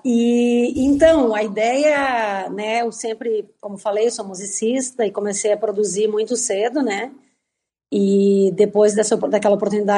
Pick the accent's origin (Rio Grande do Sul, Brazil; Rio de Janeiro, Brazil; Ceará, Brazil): Rio Grande do Sul, Brazil; Porto Alegre; now in Florianópolis, Brazil; na minha cidade natal, que é Porto Alegre, em clubes e shows com banda e tudo mais. E de lá para cá, né, nos anos 2000, eu vim de Porto Alegre para morar em Florianópolis.